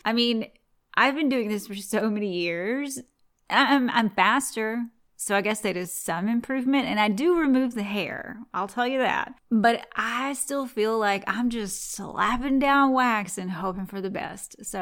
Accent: the South, United States; accent: Southern twang; Why the hell would I fake this twang? I really was born and raised in the South.

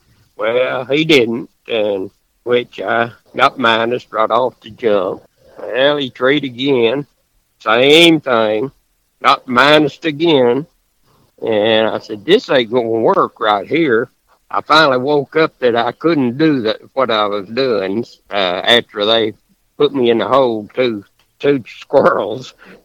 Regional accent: Arkansas, United States; I'm originally from Arkansas. I was born and raised there.

